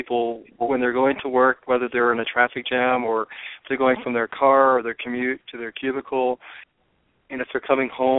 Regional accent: Richmond, Virginia, United States; But when I was a kid, I grew up in Richmond, Virginia, and it was becoming rapidly urbanized and suburbanized.

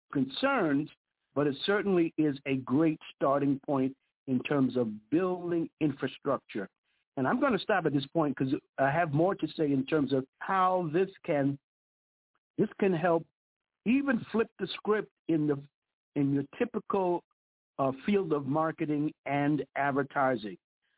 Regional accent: New York City, New York, United States; And Dennis and I grew up together in Brooklyn, in the East New York section of Brooklyn.

